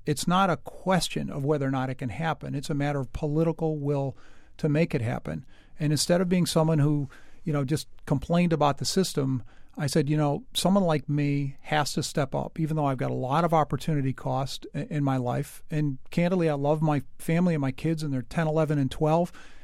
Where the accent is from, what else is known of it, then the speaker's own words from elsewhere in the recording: Boston, Massachusetts, United States; I, as a Bostonian, would love to have the Olympics in my backyard